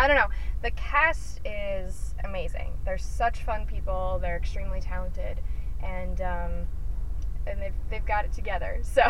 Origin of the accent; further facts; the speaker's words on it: Montana, United States; Well, I'm originally from Montana, and both of my parents are from Minnesota.